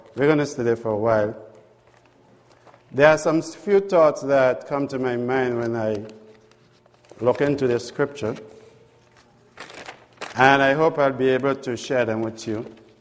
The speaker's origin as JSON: {"language": "English", "country": "St. Vincent & Grenadines", "said": "I'm from Sweet St. Vincent"}